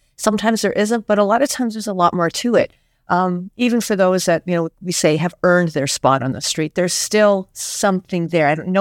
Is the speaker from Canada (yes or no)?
yes; Canada; I'm from Canada.